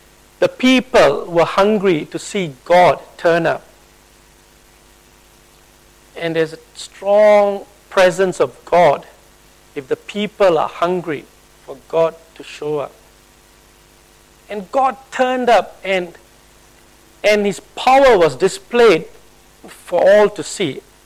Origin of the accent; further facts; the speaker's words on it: Malaysia; I mean, I was originally from Malaysia